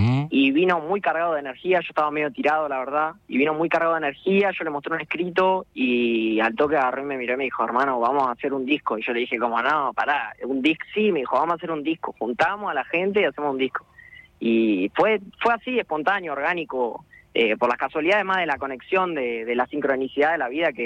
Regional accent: Los Hornos, Buenos Aires Province, Argentina; Sí, yo me crié en Los Hornos.

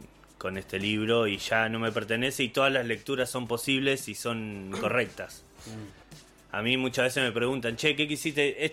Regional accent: Carhué, Buenos Aires Province, Argentina; yo vengo de Carué, pero al lado está Epecuén, que es el pueblo fantasma.

